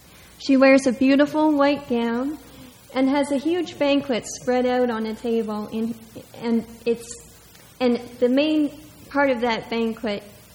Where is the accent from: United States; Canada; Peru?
Canada; accent: Canadian; I'm not sure how well I'll deliver it, since I do have my Canadian accent, but I'll do my best.